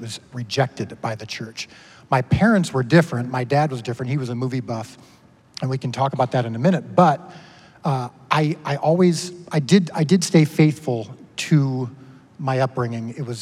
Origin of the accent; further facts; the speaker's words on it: Chicago, Illinois, United States; But yes, I am. Grew up in the Chicago area, a very strong Christian home.